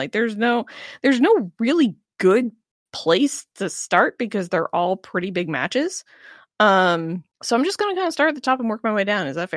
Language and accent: English; the South, United States; See, I'm from the South. We just pull a U.